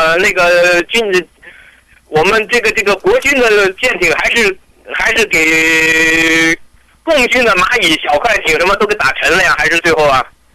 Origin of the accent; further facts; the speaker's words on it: China; 作为我是大陆人来的